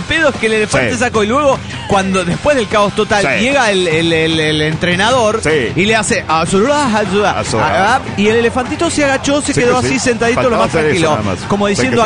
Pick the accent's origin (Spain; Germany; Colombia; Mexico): Colombia; now in Argentina; de Colombia, pero estoy residiendo en Argentina.